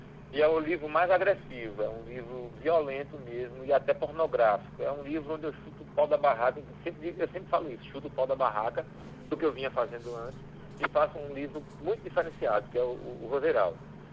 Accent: Alagoas, Brazil; Eu, na minha infância, na Alagoas, também fui escoteiro.

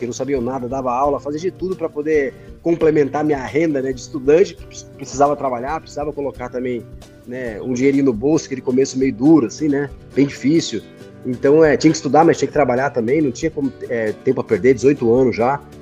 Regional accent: Campo Grande, Mato Grosso do Sul, Brazil; meus pais se separaram, então eu fui criado lá em Campo Grande.

